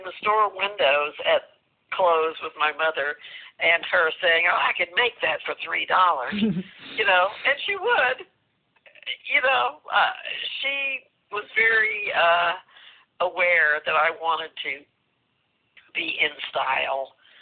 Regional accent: the South, United States; growing up in the South, you the big thing was to be a lady and to be a proper young lady

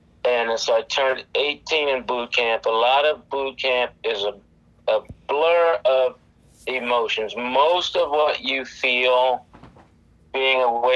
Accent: King George, Virginia, United States; also born or lived in Baltimore; So I was born in Baltimore. So all my family is still pretty much there in that city. And then my school years, I grew up in a small kind of suburban D.C. town called King George.

